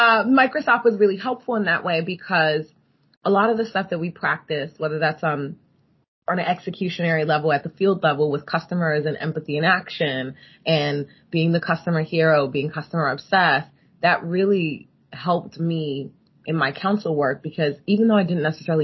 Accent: Nigeria; because I grew up partly in Nigeria

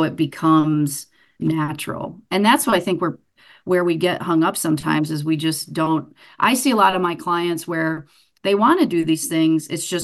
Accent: Kalamazoo, Michigan, United States; And I'm born and raised in Kalamazoo.

